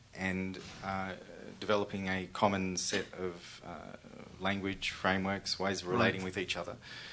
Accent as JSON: {"language": "English", "country": "Australia", "said": "I'm over here from Australia."}